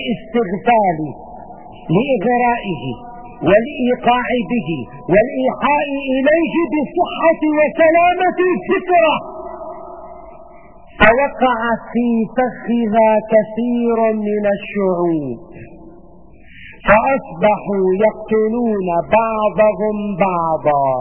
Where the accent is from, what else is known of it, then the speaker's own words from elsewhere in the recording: Syria; واليوم يا سادة نحن بحاجة كسوريين ان نكون عقلاء، ان نكون واعين، ان نكون مدركين لما يحاك ضدنا